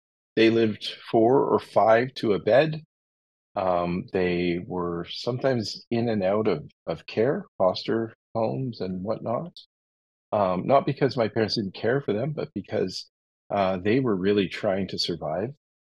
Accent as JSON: {"language": "English", "town": "London", "region": "Ontario", "country": "Canada", "tie": "born or raised there", "said": "I was born in London, Ontario, in the same hospital"}